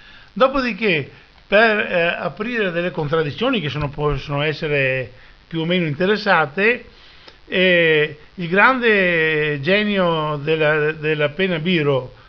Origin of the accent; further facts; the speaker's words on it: Veneto, Italy; Per noi veneti sappiamo cos'è Codogné, perché come veneti, come patrioti veneti